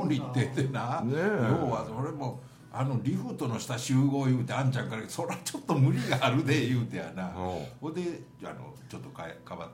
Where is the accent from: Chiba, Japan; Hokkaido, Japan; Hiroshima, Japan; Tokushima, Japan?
Tokushima, Japan; 俺は徳島県人やから読んだらおもろいけどな